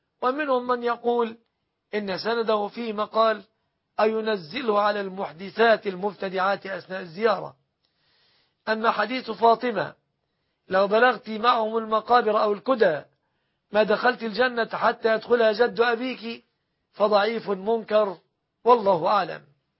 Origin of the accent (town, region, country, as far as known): Egypt